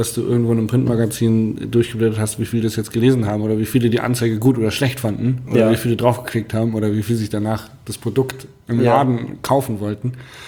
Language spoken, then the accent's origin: German; Hanover, Lower Saxony, Germany; Ich komme aus Hannover und ganz viele meiner Freunde aus Hannover, also auch Radsportfreunde, sind alle Surfer.